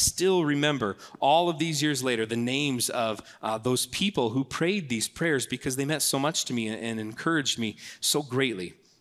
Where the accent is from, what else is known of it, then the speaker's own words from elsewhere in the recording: Michigan, United States; moved away as an adult; I grew up in Michigan my entire childhood, and then I left to go to college in Tennessee, and I didn't know a single person in the state.